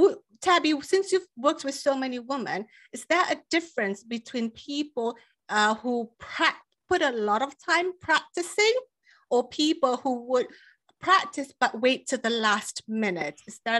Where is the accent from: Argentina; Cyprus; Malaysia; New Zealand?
Malaysia; now in United States; because growing up in Malaysia, football is soccer.